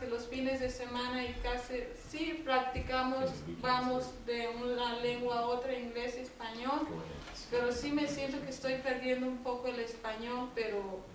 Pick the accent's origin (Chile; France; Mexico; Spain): Mexico; moved away; yo me siento muy orgullosa de que soy mexicana. Llegué aquí con los valores mexicanos.